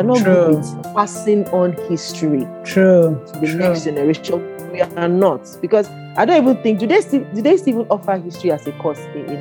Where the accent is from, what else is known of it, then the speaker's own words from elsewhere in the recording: Niger Delta, Nigeria; I'm from the Niger Delta, right? And it's a shame for me to say this, but it is what it is. I don't speak my language.